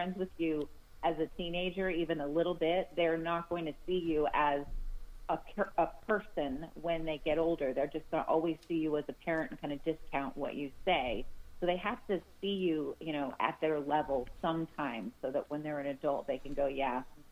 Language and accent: English; Hollywood, California, United States; I grew up in around Hollywood, so I was around a lot of movie people and things like